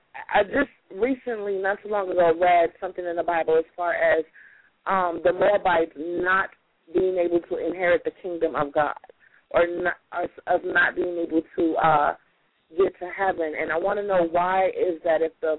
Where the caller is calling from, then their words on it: Hawaii, United States; I'm calling from Hawaii